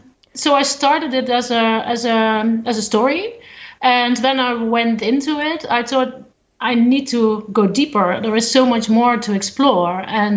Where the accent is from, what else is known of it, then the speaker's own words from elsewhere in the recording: Netherlands; I'm from a country where we have an abundance of water. I'm from the Netherlands